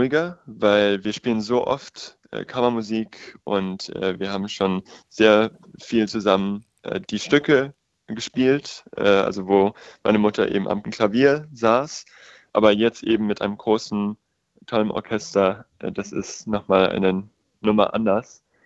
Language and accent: German; Ireland; Ich bin in Irland aufgewachsen und da umso weniger wird das Fagott gespielt